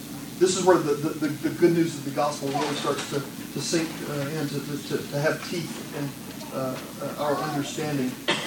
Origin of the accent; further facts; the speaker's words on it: Texas, United States; And he says it in a better Texan than I'll be able to, even as a Texan, emulate here.